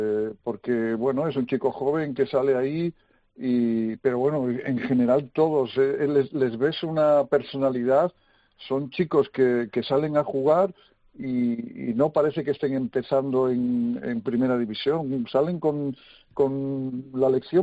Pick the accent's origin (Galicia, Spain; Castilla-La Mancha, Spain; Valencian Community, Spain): Galicia, Spain; Vigo; yo nací en Vigo, soy vigués, y bueno, también he circulado por las categorías inferiores